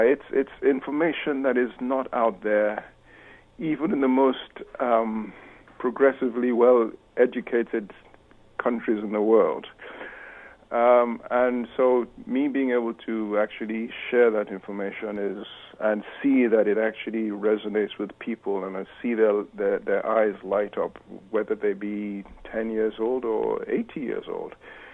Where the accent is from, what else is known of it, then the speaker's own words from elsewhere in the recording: Nigeria; now in United Kingdom; even as a Nigerian living in Britain